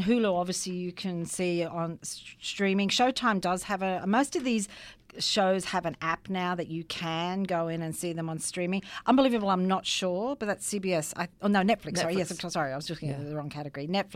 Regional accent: Australia; Being the Aussie

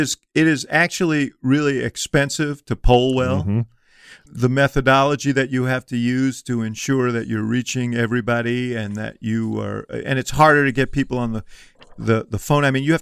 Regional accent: Ohio, United States; but I hear next to nothing about my home state of Ohio.

